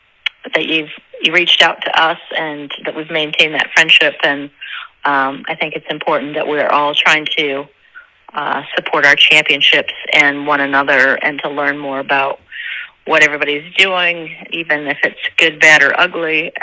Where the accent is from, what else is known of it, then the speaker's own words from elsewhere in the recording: Denver, Colorado, United States; And I grew up in Denver, Colorado, went to college at UC Berkeley.